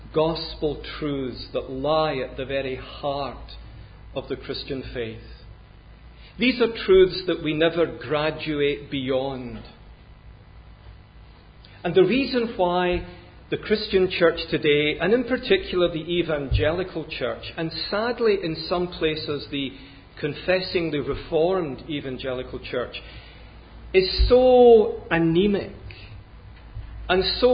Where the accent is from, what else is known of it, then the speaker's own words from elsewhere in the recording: Scotland, United Kingdom; I'm a Scot, and it's hard to be humble when you're Scottish. I'm very conscious that my accent probably betrays me